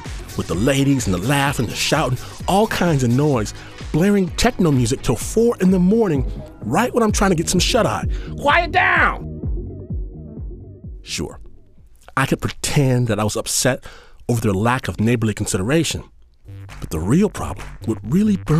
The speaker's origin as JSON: {"language": "English", "region": "Midwest", "country": "United States", "said": "And you know, I'm from the Midwest, so this is awesome."}